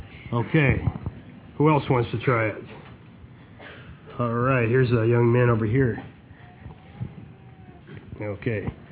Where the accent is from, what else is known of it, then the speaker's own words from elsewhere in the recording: Michigan, United States; I'm from Michigan, and I'm really glad to see you this morning.